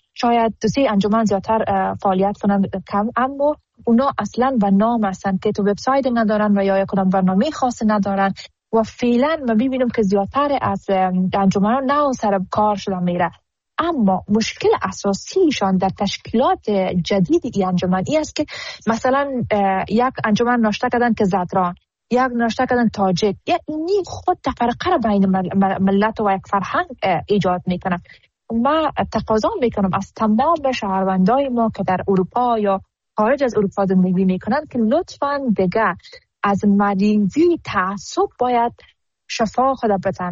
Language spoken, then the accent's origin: Persian; Afghanistan; now in Germany; ما حمایت همه افغانهای ما را ضرورت داریم و خودم یک قدر از خودمان به بدنم باشه به خاطر وطندارم، وطنم دریغ نمیکنم.